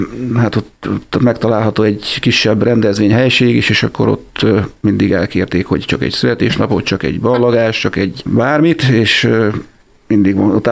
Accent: Bács-Kiskun, Hungary; Én igen, Halason születtem, Kiskomassán nőttem fel, és 18 éves koromban költöztem vissza ide Kiskohalasra.

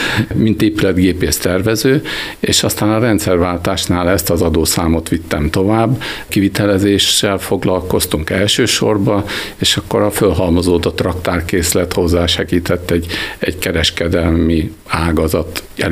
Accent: Baja, Bács-Kiskun, Hungary; born there; Én Baján születtem, és talán itt Kiskunhalason úgy ismernek, hogy

